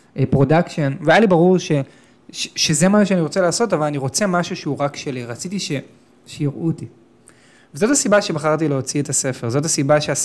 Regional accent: Tel Aviv, Tel Aviv District, Israel; גדלתי בתל אביב, גדלתי בצפון תל אביב, והייתי ילד מאוד מאוד ביישן.

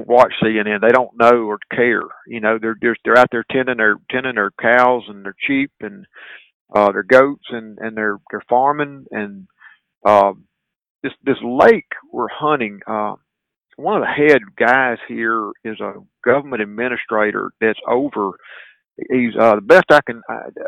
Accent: Greenville, Mississippi, United States; my roots are in the Mississippi Delta. I was born and raised in Greenville.

